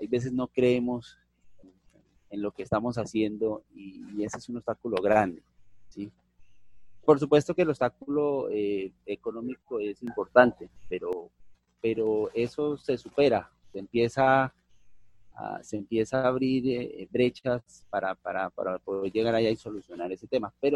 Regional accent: Guayabetal, Cundinamarca, Colombia; vengo orgullosamente de Guayabetal, Cundinamarca, vengo del campo, que es mi pasión y por ello estoy acá.

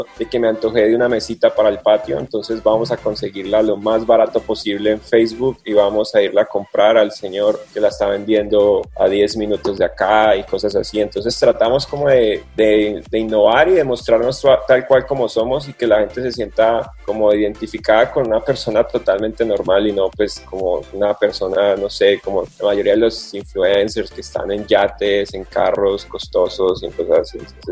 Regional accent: Colombia; El contenido de los colombianos, nuestro acento le gusta muchísimo a los cubanos y a los mexicanos

